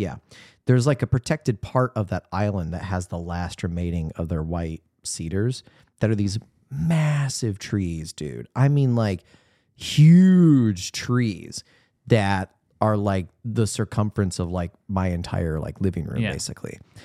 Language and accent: English; Indiana, United States; Yeah, I mean, even like my hometown, and like you know, Red State, Indiana, it's like even got like recycling.